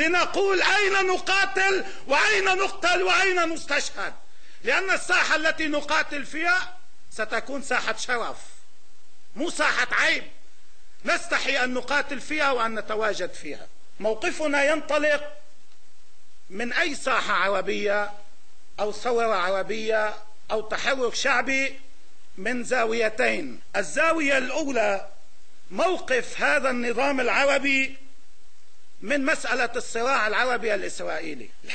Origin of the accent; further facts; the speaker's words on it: Lebanon; أن لا نتدخل كلبنانيين فيما يجري في سوريا